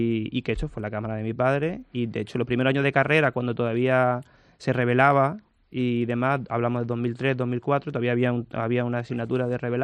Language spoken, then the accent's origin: Spanish; Málaga, Andalusia, Spain; also born or lived in Ceuta; yo nací en Ceuta, eso que te ha contado mi padre, que él llegó a Ceuta, pues yo en el 81 nací allí, mi hermana y yo nacimos allí, y bueno, yo con un añito, pues mis padres decidieron pues venirse aquí a Málaga